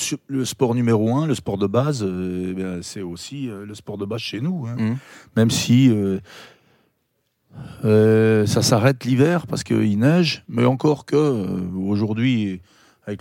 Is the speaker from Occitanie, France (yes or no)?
no; Auvergne-Rhône-Alpes, France; J'adore les Auvergnats, mais je suis Savoyard avant tout. Donc voilà, ça c'est la précision. Donc pour moi, je suis né en Haute-Savoie. Mais en fait, je suis né en Savoie.